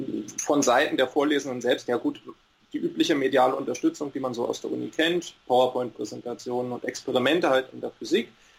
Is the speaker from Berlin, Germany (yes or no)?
yes; Berlin, Germany; now in Baden-Württemberg, Germany; komme gebürtig aus Berlin, bin dort aufgewachsen, habe an der Humboldt-Universität Mathematik und Physik auf Lehramt studiert. Bin dann der Liebe wegen nach Baden-Württemberg gewandert